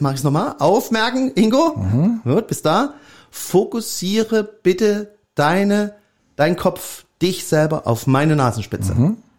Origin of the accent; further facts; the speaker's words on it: East Germany, Germany; Ich bin ja im Osten groß geworden.